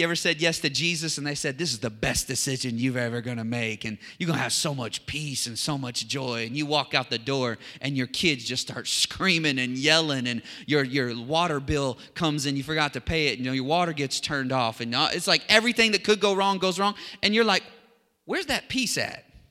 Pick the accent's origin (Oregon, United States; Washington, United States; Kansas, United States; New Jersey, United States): Kansas, United States; Where I grew up in Kansas. We called it Arkansas.